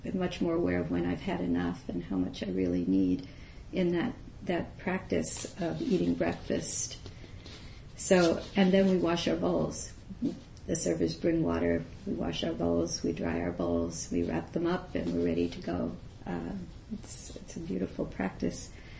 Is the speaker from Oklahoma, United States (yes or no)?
no; New York City, New York, United States; I grew up in New York City and I didn't have much experience of wilderness except for camp.